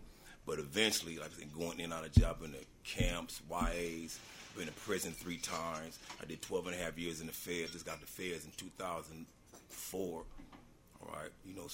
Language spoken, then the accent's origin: English; Los Angeles, California, United States; first off, I was born and raised in Los Angeles. All my life is in Los Angeles